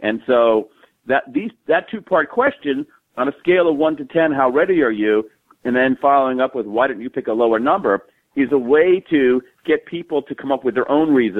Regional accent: Columbus, Ohio, United States; I did. I grew up in Central Ohio. I still bleed scarlet and gray.

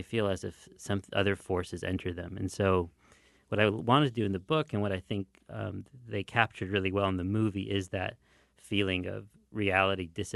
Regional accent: Detroit, Michigan, United States; My mom is a Ukrainian immigrant, and I grew up in the Ukrainian community in Detroit.

